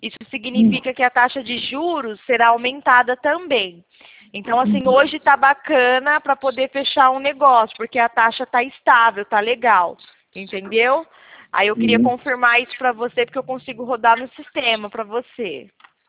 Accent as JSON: {"language": "Portuguese", "town": "Americana", "region": "São Paulo", "country": "Brazil", "said": "Americana, São Paulo. Eu sou de Americana."}